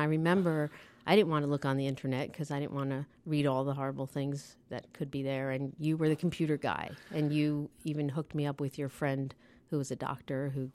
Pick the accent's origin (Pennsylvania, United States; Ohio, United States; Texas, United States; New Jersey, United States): New Jersey, United States; now in Boston, United States; Well, as you know, we grew up in New Jersey and our whole family lives there, including you, but I moved to Boston.